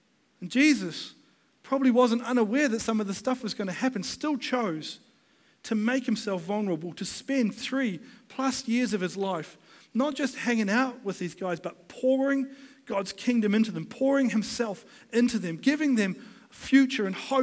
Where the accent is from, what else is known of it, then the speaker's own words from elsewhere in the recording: Taranaki, New Zealand; I'm from Taranaki. It's Taranaki hardcore.